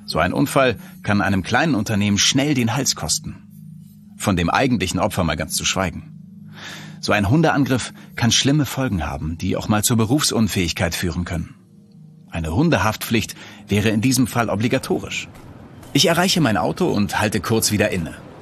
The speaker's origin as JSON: {"language": "German", "region": "Hamburg", "country": "Germany", "tie": "born or raised there", "said": "zu meiner Großmutter in meine alte Heimat in den Norden Hamburgs"}